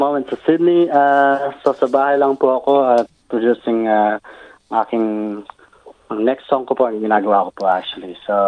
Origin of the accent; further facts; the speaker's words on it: Sindalan, Central Luzon, Philippines; now in Australia; Bali, taga Pampanga po ako sa Sindalan. Maliit lang po na province po yan. Mga 30 minutes away po from Angeles City.